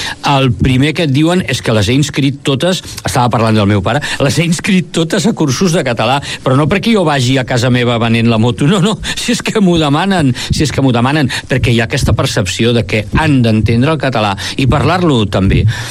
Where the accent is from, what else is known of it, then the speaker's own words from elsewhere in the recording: Vic, Catalonia, Spain; born there; però si és que he nascut aquí a Vic